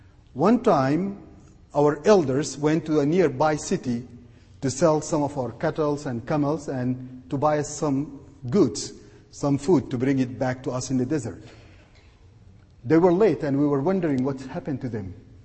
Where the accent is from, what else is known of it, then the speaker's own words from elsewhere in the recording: Sudan; English is a second language; moved away as an adult; now in Canada; Well, originally, actually, I came from Sudan. When I came to Canada, actually, I didn't speak any English.